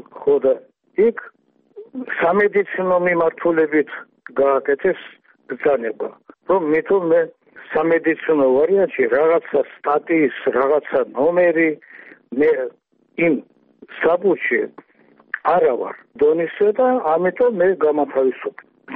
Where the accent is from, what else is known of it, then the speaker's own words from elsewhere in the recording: Tbilisi, Georgia; born there; ყველაფერი კარგად ვიცი, მაგრამ მე ხომ თბილისში დავიბადე